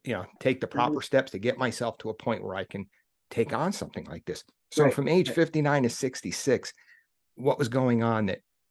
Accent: New York, United States; I live in upstate New York. I grew up outside of New York City, but now that I'm upstate New York

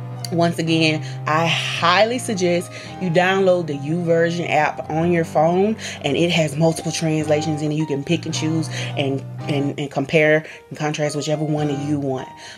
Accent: the South, United States; At least that's the most popular version where I'm from. I'm from the South, and that's the version that these church folks down here love to read.

